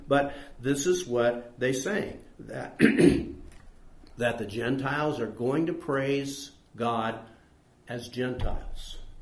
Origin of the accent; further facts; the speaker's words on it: United States; So when some of us get to go to a third world, and they want to put us on a pedestal because we're from America, where do we put ourselves?